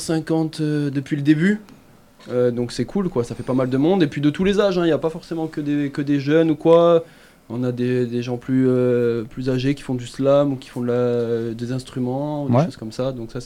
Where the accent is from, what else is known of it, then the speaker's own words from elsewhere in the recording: Toulouse, Occitanie, France; Je viens de Toulouse, Toulouse-Montauban, hein. Je suis un peu plus encore plus dans le sud.